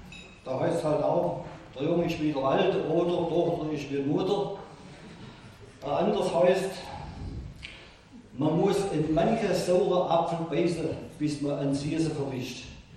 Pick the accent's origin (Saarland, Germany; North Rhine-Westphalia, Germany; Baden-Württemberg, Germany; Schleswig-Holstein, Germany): Baden-Württemberg, Germany; Altenburg; born there; Ich bin also ein Reitschmeckter, so sagt man auf Schwäbisch. Ich bin geboren im Kreis Reutlingen, in Altenburg, und wir haben schon 40 Jahre in Bad Niedmar gewohnt.